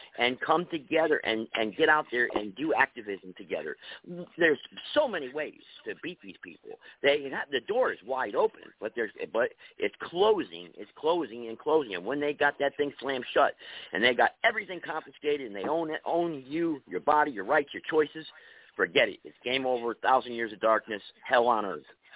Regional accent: United States; born there; me, as an American who's born here

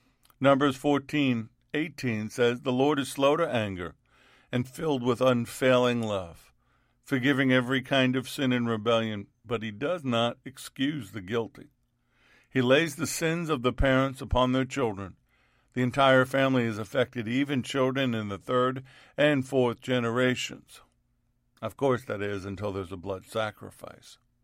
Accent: Queens, New York, United States; As a child growing up in Queens, New York, I didn't understand anything of what I just told you.

